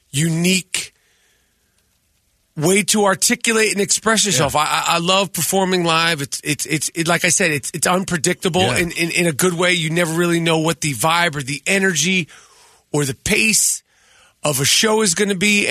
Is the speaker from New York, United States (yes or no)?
yes; New York, United States; I'm from New York.